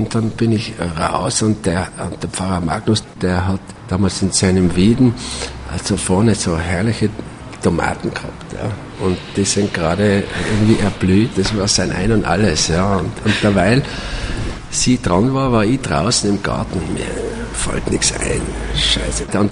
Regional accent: Austria; weil ich verlasse nie Österreich, weil da ist meine Heimat.

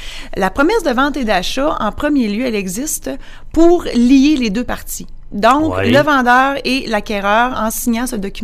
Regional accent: Amos, Quebec, Canada; born there; Alors, je suis née à Amos et je vais mourir à Amos, probablement.

